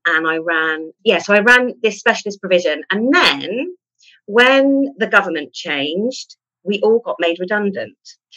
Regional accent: South East England, United Kingdom; I'm from the Isle of Wight.

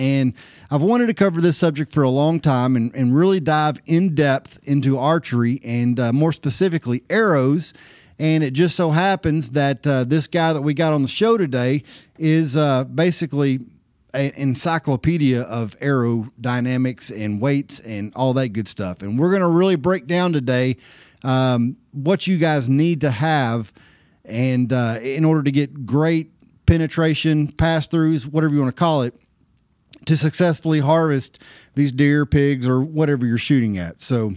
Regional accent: Texas, United States; I'm from East Texas, okay? And I'm about as redneck as you can get as far as hunting goes. I'm just a good old backwoods boy.

